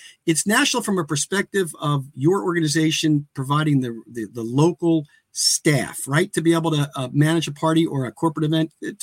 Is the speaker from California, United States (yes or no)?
no; Pennsylvania, United States; I'm here from Delaware County, Pennsylvania. It's the county that is in the southeastern corner of Pennsylvania